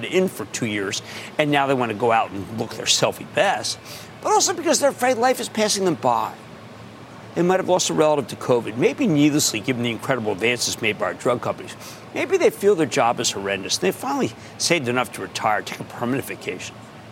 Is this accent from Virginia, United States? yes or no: no; Philadelphia, Pennsylvania, United States; Don't want to get too excited because I'm from Philly and I don't want to get depressed.